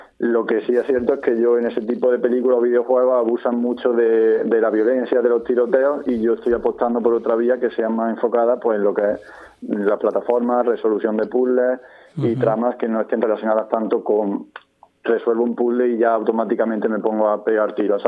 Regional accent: Puente Genil, Andalusia, Spain; Puente Genil, que es de donde yo soy

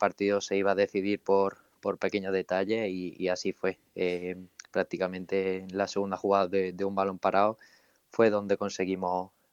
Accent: Puente Genil, Andalusia, Spain; por estar cerca de casa aquí en Puente Genil. Y ya te digo, muy contento porque yo sigo viviendo en mi pueblo

